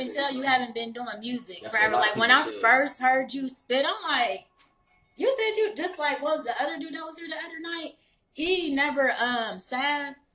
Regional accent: Ohio, United States; I'm from the Stark County area in Ohio, and we have a lot of talent out here.

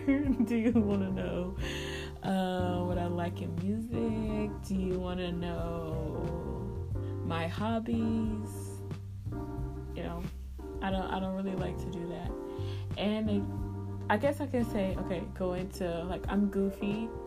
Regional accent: Pittsburg, California, United States; I am from Pittsburgh, California, the Bay Area to be specific. I am 20 years old. Yes, I'm young.

